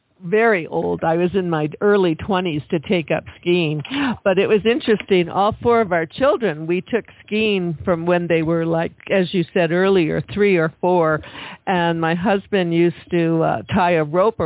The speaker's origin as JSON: {"language": "English", "region": "Michigan", "country": "United States", "said": "Well, you know, I'm from the Midwest too. I'm from Michigan. So I love the Midwest. Fortunately, I couldn't stay there because the weather was getting me down."}